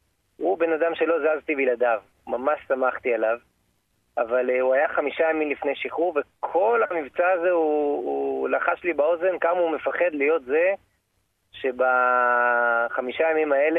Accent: Nahal Oz, Southern District, Israel; born there; אני יליד קיבוץ נחל עוז

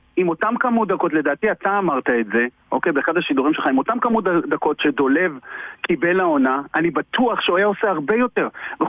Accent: Rehovot, Central District, Israel; אנחנו מהמרכז, מהשפלה יותר נכון, אנחנו מנס ציונה, אני מרחובות.

